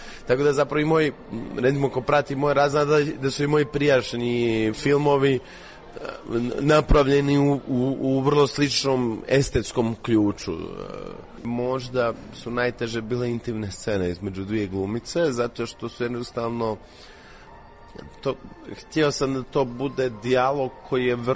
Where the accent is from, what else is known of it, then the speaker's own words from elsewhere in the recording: Dubrovnik-Neretva County, Croatia; dosta je u filmu je pod utjecajem tog autentičnog miljeja Doline Neretve, odakle sam ja rodom